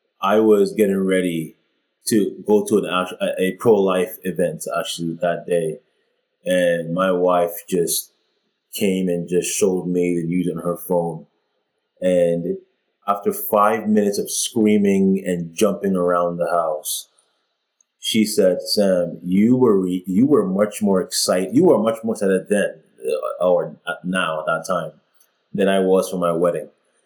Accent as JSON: {"language": "English", "country": "Canada", "said": "because I am Canadian, because I love Canada more than America, because it is my home"}